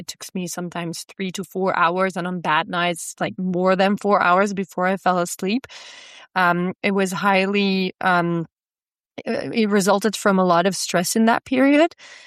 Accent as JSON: {"language": "English", "town": "Antwerp", "region": "Flanders", "country": "Belgium", "said": "I'm from Antwerp, so calling from the other side of the Atlantic."}